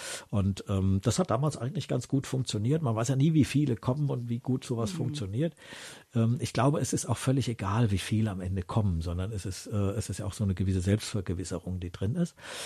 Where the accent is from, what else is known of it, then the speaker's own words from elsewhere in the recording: Southern Germany, Germany; ich komme ja aus Süddeutschland, da ist es immer ein bisschen anders